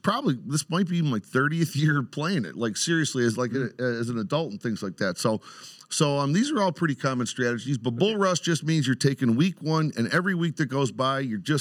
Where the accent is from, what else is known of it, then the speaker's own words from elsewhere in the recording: Detroit, Michigan, United States; So growing up in Detroit, most kids are picking the Lions, you know.